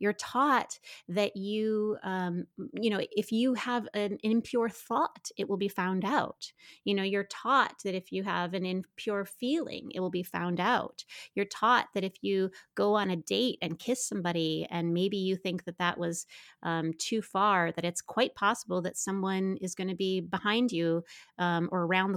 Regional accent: Midwest, United States; I grew up in the Midwest

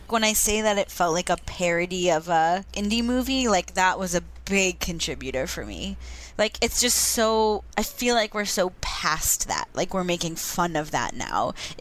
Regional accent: Vermont, United States; Well, I'm from Vermont, so I know what it is.

